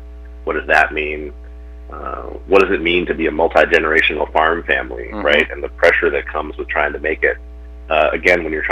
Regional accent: Chapel Hill, North Carolina, United States; I grew up in like around Chapel Hill, North Carolina. And so kind of more suburban city areas, but surrounded immediately by farms.

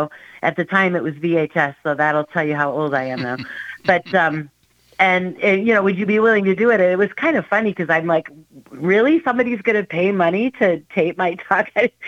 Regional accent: Michigan, United States; moved away as an adult; also born or lived in Minnesota; now in Florida, United States; So I was born and raised in Michigan, and then ended up after college, I got married and we moved to Minnesota. Lived in Minnesota for 29 years.

